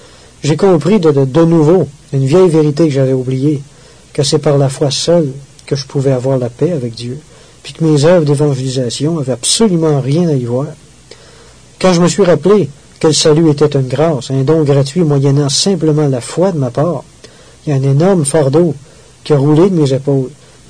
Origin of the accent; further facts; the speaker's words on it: Victoriaville, Quebec, Canada; Tout de suite après, je suis revenu chez moi à Victoriaville.